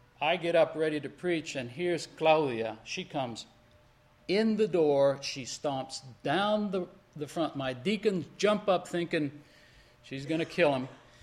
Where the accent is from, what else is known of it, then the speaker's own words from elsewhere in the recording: Panama; first language Spanish; English is a second language; also born or lived in Cuba; I was a missionary kid. I was born in Cuba. I was raised in Panama. Spanish is my first language.